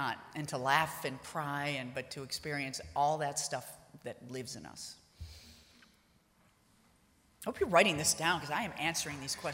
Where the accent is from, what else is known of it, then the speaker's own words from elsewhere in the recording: Ireland; I am Irish down to my toes.